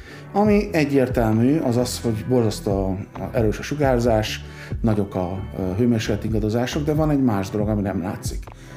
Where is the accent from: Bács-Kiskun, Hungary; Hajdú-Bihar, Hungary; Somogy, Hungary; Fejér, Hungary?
Bács-Kiskun, Hungary; Baja; a Baján, ahol születtem, meg ahol nevelkedtem